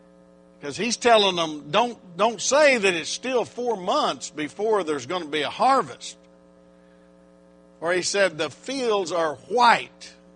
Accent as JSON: {"language": "English", "region": "Oklahoma", "country": "United States", "said": "I'm from Oklahoma, so maybe it's Oklahoman language, you know"}